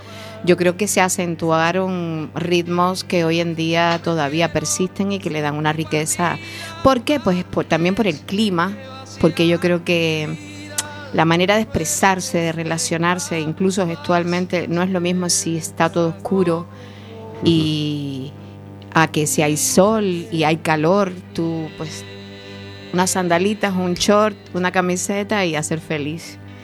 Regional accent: Cuba; also born or lived in Barcelona; now in A Coruña, Spain; Mira, yo salí de Cuba a finales del 2004. La echo de menos muchísimo

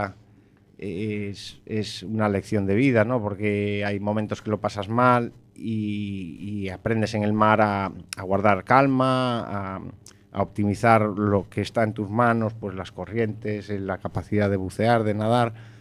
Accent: Ourense, Galicia, Spain; soy de Orense y me enseñaron a nadar allí en Orense, en Loira. Mi abuelo paterno era de Coruña y veníamos en verano aquí.

